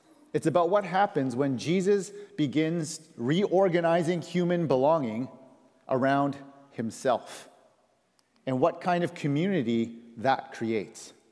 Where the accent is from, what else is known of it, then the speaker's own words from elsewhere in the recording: Canada; also born or lived in United States; I was born in America, but I also grew up in Canada, so I have these two citizenships and cultural identities.